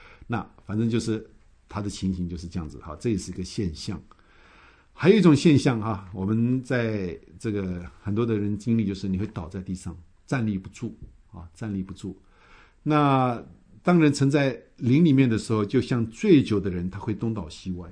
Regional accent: Indonesia; 你知道我从印尼来的时候，我会发一个音是中一般中国人发不出来的，就是那个 R 那个音哈。

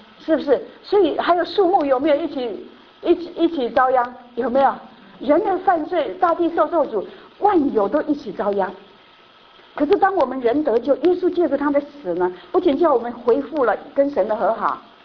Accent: China; 哎，那有些我们中国人呢，女儿可以嫁白人，可是不能嫁黑人。

